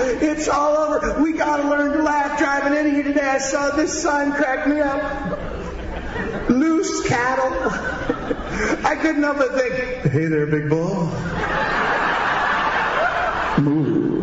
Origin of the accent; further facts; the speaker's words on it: Chicago, Illinois, United States; I'm from Chicago too, my friend.